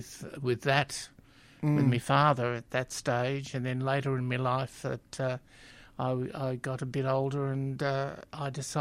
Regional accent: Coburg, Victoria, Australia; Yes, I was born in Coburg. I grew up in Coburg until I was around about 16. Mum decided to build a house in Pasco Vale South, which we moved there.

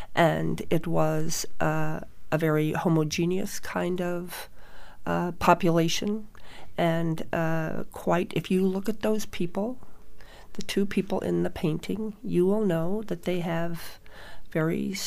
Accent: Iowa, United States; I came from Iowa.

